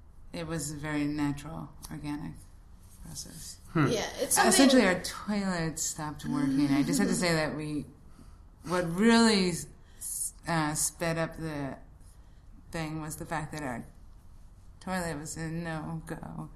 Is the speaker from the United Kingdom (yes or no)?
no; Canada; I'm Canadian, and you get this thing after you graduate called an OPT